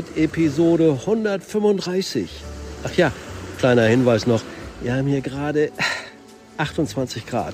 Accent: Hamburg, Germany; Da sind immer alle wichtigen Infos über meine Heimatstadt drin.

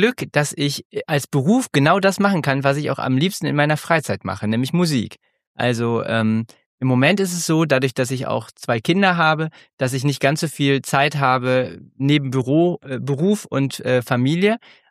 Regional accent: Düren, North Rhine-Westphalia, Germany; born there; Und ich bin in Düren geboren.

